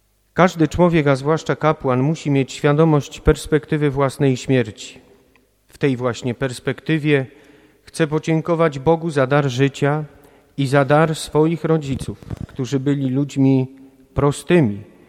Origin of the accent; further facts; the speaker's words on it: Lesser Poland, Poland; wychowywałem się w kręgu oddziaływania ówczesnego pasterza krakowskiej diecezji, a później ojca świętego Jana Pawła II.